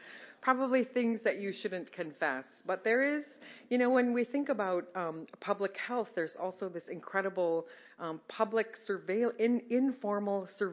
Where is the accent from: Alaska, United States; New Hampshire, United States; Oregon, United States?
Alaska, United States; Bethel; also born or lived in Aniak; I actually was born and raised in Bethel and also upriver in Aniak.